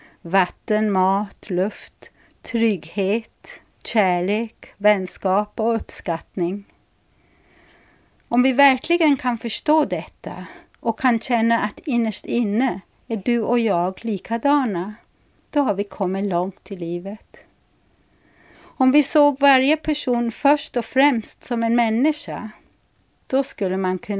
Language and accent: Swedish; South Africa; now in Sweden; i Sydafrika, där jag är född och uppvuxen, var jag klassad som vit.